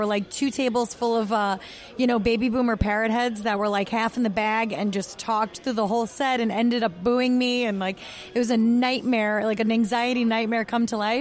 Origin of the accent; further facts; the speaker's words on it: West Palm Beach, Florida, United States; I grew up in West Palm Beach. I went to high school in West Palm down south